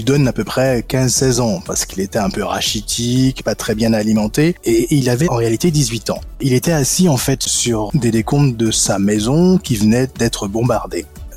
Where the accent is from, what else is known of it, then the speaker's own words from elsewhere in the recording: France; je lui dis, je viens de la France.